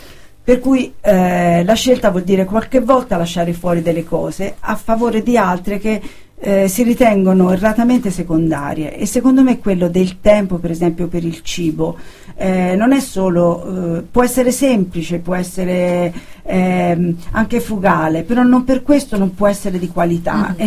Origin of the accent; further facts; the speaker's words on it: Tuscany, Italy; Io sono della provincia di Siena